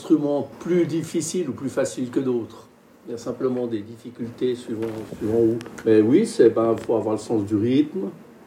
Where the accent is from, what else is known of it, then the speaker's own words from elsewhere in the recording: Geneva, Switzerland; je suis originaire de Genève, j'ai 64 ans et je fais de la batterie depuis l'âge de 13 ans.